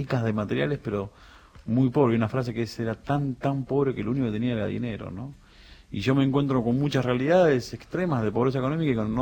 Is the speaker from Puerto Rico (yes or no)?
no; Bajo Boulogne, Buenos Aires, Argentina; el Bajo Bulón, que es donde yo vivo, claro. de donde yo vengo